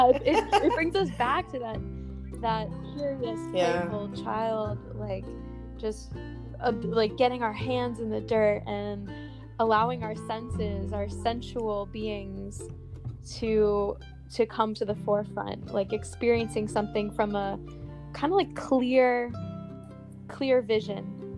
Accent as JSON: {"language": "English", "town": "Jupiter", "region": "Florida", "country": "United States", "tie": "born or raised there", "said": "So I grew up here in Jupiter, Florida, and went to University of Florida for a year"}